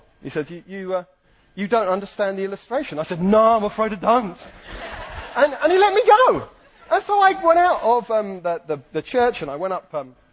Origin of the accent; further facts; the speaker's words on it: United Kingdom; because I'm British.